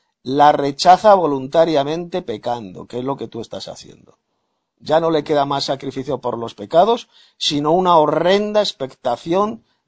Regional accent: Madrid, Community of Madrid, Spain; de Madrid, España.

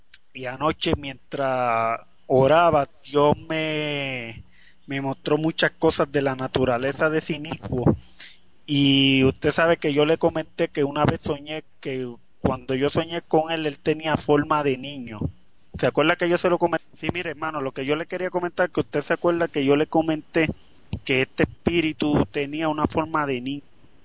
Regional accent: Puerto Rico; aquí en mi país, en Puerto Rico

